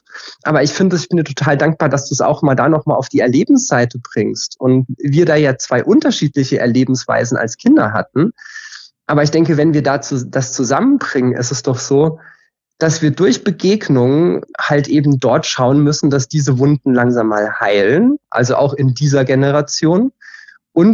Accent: Hesse, Germany; ich bin halt in Hessen aufgewachsen.

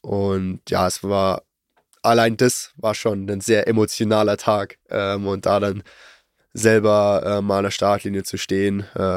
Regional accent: Germany; Also ich meine, gerade so als Deutscher, das ist so, ja, das Langdistanzrennen

